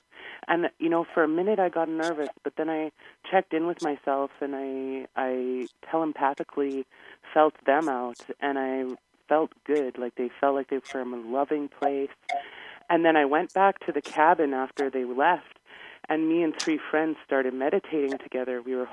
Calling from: Manitoba, Canada; So I'm calling from Canada, just south of where that UFO crashed at Lake Winnipeg.

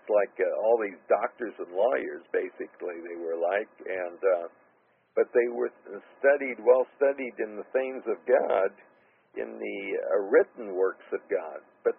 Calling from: Washington, United States; as I said before, I'm coming from the Yakima Indian Reservation in South Central Washington State.

